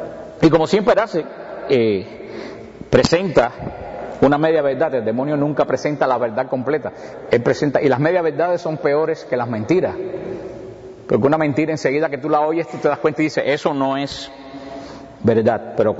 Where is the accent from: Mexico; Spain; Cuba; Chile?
Cuba; allá en mi pueblo, en Cuba, había un dicho